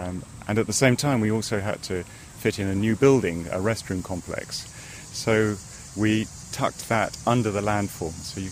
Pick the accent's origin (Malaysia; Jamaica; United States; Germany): Malaysia; Strangely enough, I grew up in Malaysia, where orchids and ferns grow out of tree trunks and out of vertical faces.